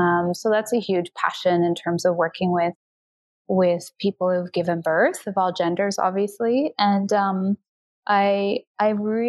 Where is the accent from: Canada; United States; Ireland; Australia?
Canada; Well, I'm Canadian. I live in Toronto. I've been here for about 20 years.